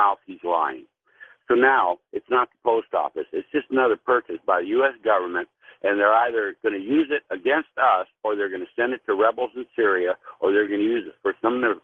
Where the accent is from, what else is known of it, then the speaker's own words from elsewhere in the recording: North Dakota, United States; born there; I was born in North Dakota. In North Dakota, we say before you can connect the dots, you got to find the next dot.